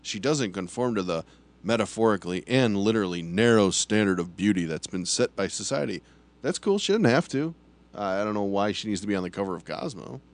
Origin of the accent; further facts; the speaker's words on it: United States; Everyone's saying I'm a burden to the British healthcare system. I'm American, so you don't have to worry about my fat ass.